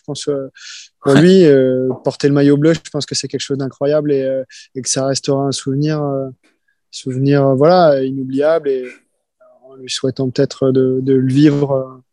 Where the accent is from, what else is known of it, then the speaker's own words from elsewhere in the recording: Rennes, Brittany, France; Je viens de Rennes.